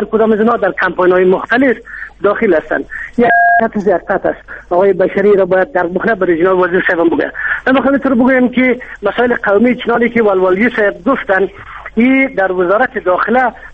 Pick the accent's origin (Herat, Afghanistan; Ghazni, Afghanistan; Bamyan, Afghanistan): Bamyan, Afghanistan; من از بامیان هستم